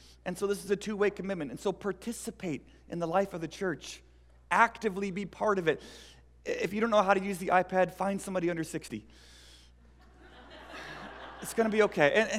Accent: St. Louis, Missouri, United States; now in Seattle, United States; I grew up in St. Louis. We just lost our team.

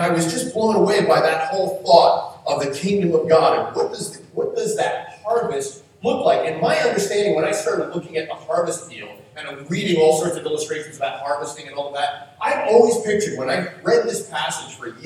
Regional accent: New York, United States; and I'm from New York. I have no concept of like harvesting or like what any cool farm illustrations that I could come up with or anything.

